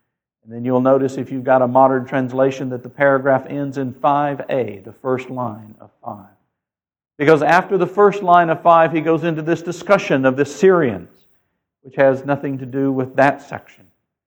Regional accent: Rome, Georgia, United States; I tell people that I was raised in Rome and went to school in Athens, and they think I have a classical education, but they're both in Georgia.

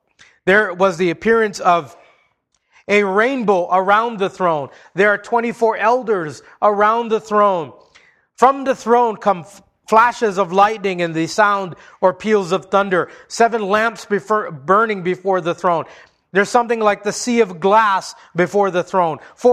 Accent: Hawaii, United States; You know, growing up in Hawaii, I spent a lot of time underwater.

